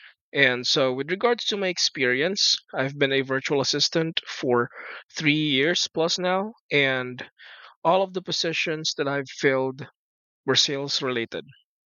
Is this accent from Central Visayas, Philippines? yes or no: yes; Cebu City, Central Visayas, Philippines; I am 27 years old as of 2 days ago, and I'm from Cebu City, Cebu.